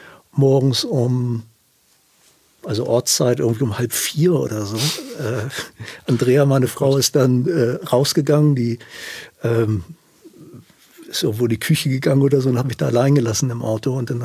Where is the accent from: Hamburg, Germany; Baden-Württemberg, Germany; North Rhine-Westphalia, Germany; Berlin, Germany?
Hamburg, Germany; ich bin im Süden von Hamburg groß geworden und hatte immer einen wahnsinnigen Naturbezug.